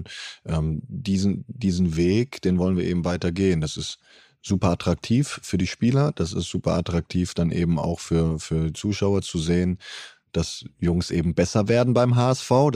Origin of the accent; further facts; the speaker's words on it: Heidelberg, Baden-Württemberg, Germany; Ich bin ja in Heidelberg aufgewachsen.